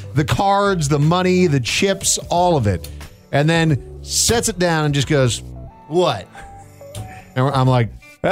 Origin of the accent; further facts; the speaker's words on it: Minnesota, United States; I mean, I grew up in Minnesota as a kid when they won the series in 87 and 91.